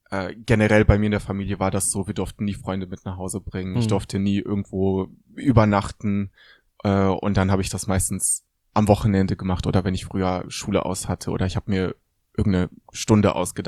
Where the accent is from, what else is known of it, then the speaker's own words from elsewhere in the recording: Düsseldorf, North Rhine-Westphalia, Germany; ich bin in Düsseldorf und Umgebung aufgewachsen.